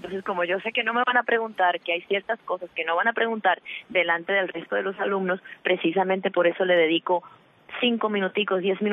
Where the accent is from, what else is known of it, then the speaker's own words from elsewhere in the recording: Miami, Florida, United States; Spanish is a second language; Yo soy gringa, by the way, yo nací en Miami, yo hablo español de milagro y a veces, tú sabes, se me olvidan las palabras en español.